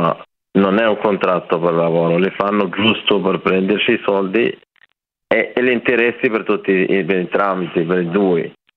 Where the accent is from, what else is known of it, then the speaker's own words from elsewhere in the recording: Morocco; Italian is a second language; now in Italy; Sono dal Marocco.